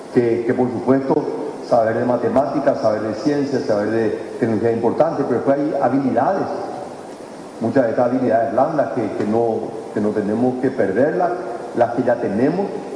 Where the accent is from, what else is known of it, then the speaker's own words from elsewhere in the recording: Paraguay; el orgullo que siento como paraguayo